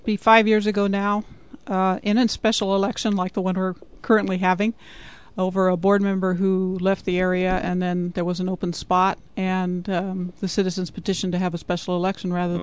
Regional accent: St. Helena, California, United States; I was born in St. Helena, and I went through those schools

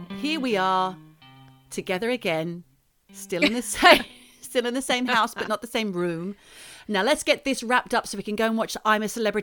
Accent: Australia; Oh, Clive, we love you. We're Australian too, Clive.

